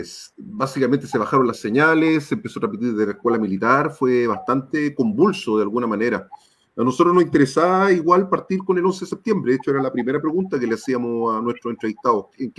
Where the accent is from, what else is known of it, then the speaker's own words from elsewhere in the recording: Buenos Aires, Argentina; somos colegas periodistas, somos porteños